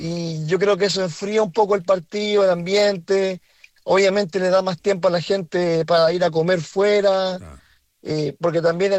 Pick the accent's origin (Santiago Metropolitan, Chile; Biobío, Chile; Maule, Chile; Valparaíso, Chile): Santiago Metropolitan, Chile; La Pintana; De La Pintana, de la hermosa comuna de La Pintana.